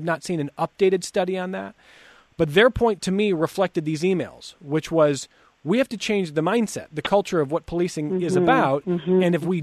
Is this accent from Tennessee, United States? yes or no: no; Ohio, United States; So I had a conversation with a couple of guys this weekend from my home state of Ohio.